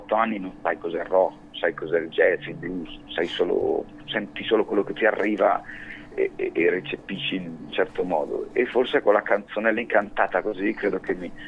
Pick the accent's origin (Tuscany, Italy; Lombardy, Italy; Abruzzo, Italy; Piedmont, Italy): Lombardy, Italy; ero suonato in un locale qui nel mio paese, io abito in provincia di Brescia